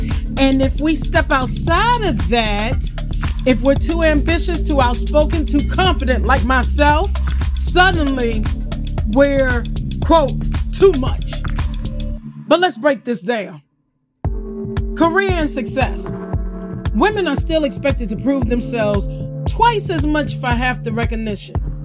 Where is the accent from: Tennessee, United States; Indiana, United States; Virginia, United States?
Virginia, United States; Farmville; Not only are we at the Williamsburg Bazaar, but we're also in my hometown of Farmville, Virginia at the Blake & Gray Company.